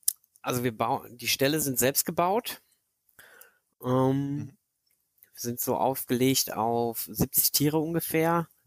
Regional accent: North Rhine-Westphalia, Germany; Ich bin jetzt 31 Jahre alt, komme aus dem Sauerland, NRW

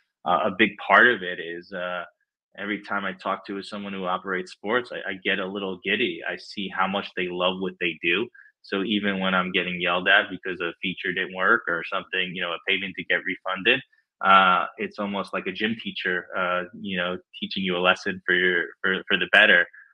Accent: New York, United States; Sure. I'm from Long Island. I live there now.

